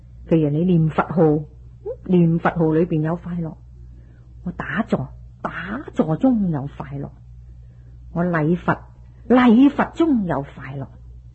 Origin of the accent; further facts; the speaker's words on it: China; 我们中国人又说知足者贫亦乐，知足就常乐，又说能忍就自安